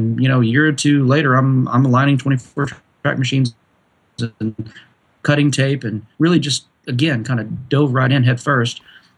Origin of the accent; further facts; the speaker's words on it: Arkansas, United States; moved away; also born or lived in California; As a kid, I grew up in Arkansas. And then from Arkansas, I went straight to California, and it was a lot of years out there.